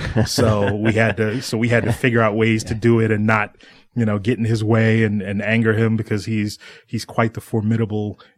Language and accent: English; New York, United States; moved away as an adult; now in Atlanta, United States; Actually, I'm born and raised in New York.